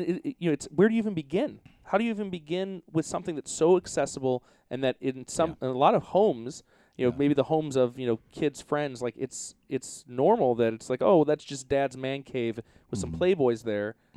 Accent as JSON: {"language": "English", "town": "Manhattan", "region": "New York", "country": "United States", "said": "I'm from New York. You know, I'm from Manhattan. I'm not some bandwagon."}